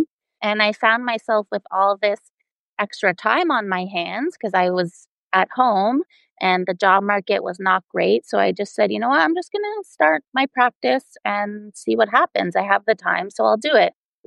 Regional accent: Toronto, Ontario, Canada; because growing up in Toronto, Canada, you had to have a Bachelor of Nutrition.

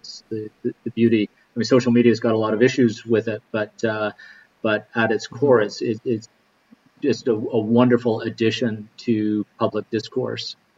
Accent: Canada; as a people, as Canadians, we've really evolved.

